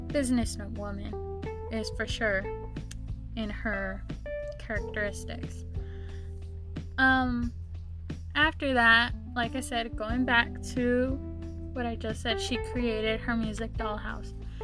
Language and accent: English; Houston, Texas, United States; A little about me is I am from Houston, Texas. I am Mexican-American. I am first-generation college.